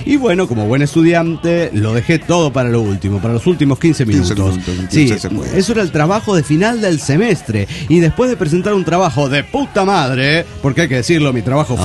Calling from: Córdoba, Argentina; de Córdoba, Argentina.

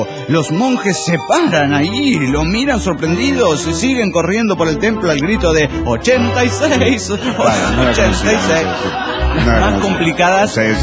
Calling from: Mexico City, Mexico; del DF mexicano.

